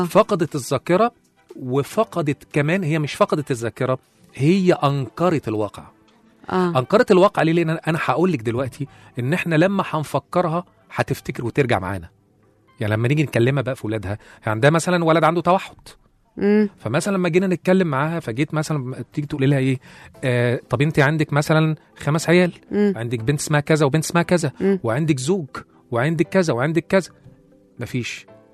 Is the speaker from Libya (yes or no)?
no; Upper Egypt, Egypt; أنا صعيدي على فكره يعني، الحمد لله